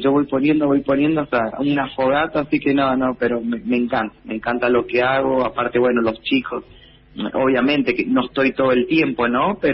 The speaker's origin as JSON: {"language": "Spanish", "town": "San Rafael", "region": "Mendoza", "country": "Argentina", "tie": "born there", "moved": "as an adult", "lives_now": "General Alvear, Argentina", "said": "yo nací en San Rafael y, bueno, me fui a los 18 años, y cuando llegué acá al Alvear"}